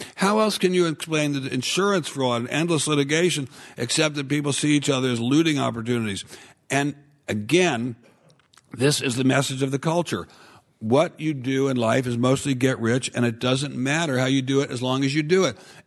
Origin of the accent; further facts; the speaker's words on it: Washington, District of Columbia, United States; But, you know, I guess we do learn a little bit of history growing up in Washington, D.C., as I did.